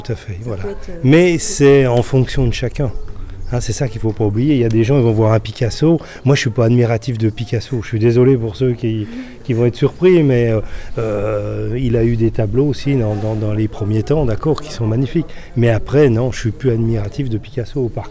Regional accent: Nancy, Grand Est, France; Nous, on vient de Nancy. Donc vous imaginez, on a fait 850 km pour découvrir Cordes.

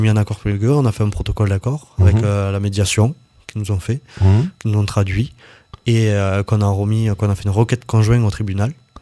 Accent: Millau, Occitanie, France; De Millau.

